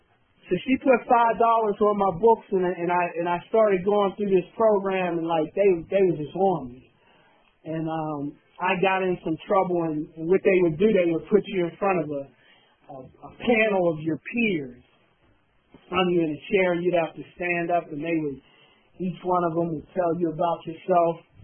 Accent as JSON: {"language": "English", "town": "Pittsburgh", "region": "Pennsylvania", "country": "United States", "said": "I'm from Pittsburgh, don't know nobody."}